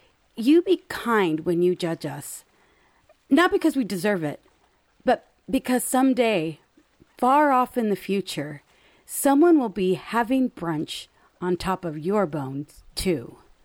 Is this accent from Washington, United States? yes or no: no; Arizona, United States; I'm from Arizona. I run a restaurant with my friends.